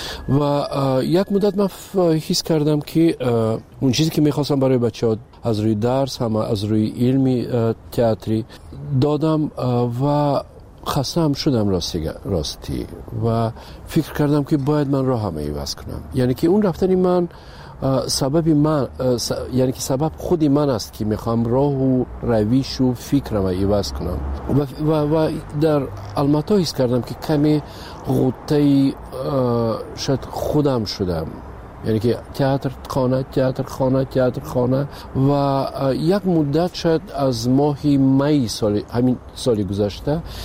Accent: Tajikistan

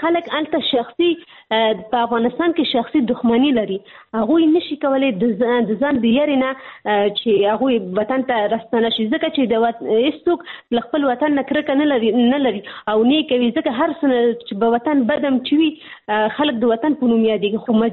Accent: Pakistan; ځکه چې زه په پاکستان کې پیدا شوی یم، هلته مې ژوند تیر کړی، تر لسنس پورې ما درس ویلي

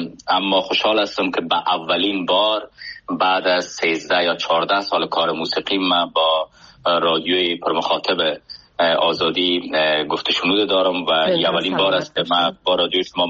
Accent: Afghanistan; moved away as an adult; من نیم عمرم یعنی از 30 سال بیشتر عمرم در افغانستان عزیز جایی که زادگاه من است در اونجا سپری شده

